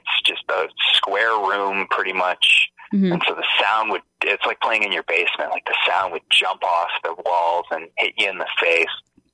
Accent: Richmond Hill, Ontario, Canada; So I grew up in Richmond Hill, mm-hmm. which is a suburb of Toronto, 45-minute Viva bus away from the subway.

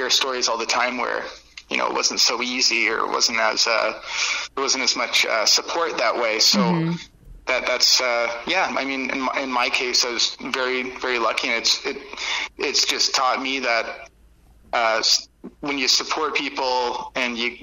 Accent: St. Catharines, Ontario, Canada; So growing up in St. Catharines, in Niagara, there's lots of hardcore bands and like lots of heavy stuff going on, which is actually pretty cool.

